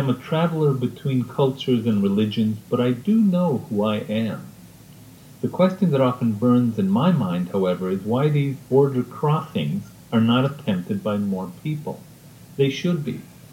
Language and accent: English; Isleta, Texas, United States; relate it to how I grew up, the good lessons I learned in Isleta, you know, my hometown in the outskirts of El Paso.